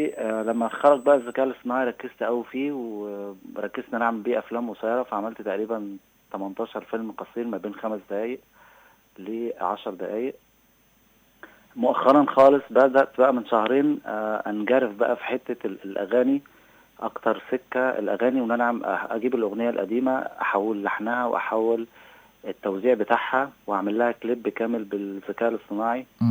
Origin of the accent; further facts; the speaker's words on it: Egypt; born there; also born or lived in Russia; انا اتولدت في مصر